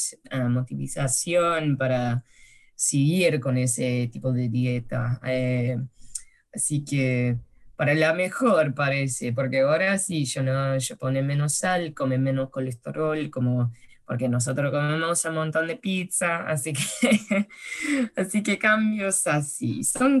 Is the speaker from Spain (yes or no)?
no; Argentina; la comida como argentino, así, es mucho, mucho sal comemos.